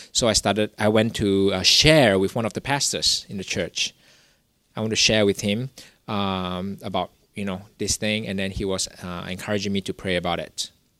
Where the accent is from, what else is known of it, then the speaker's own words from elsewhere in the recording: Singapore; I was born in Singapore, I grew up in Singapore my whole life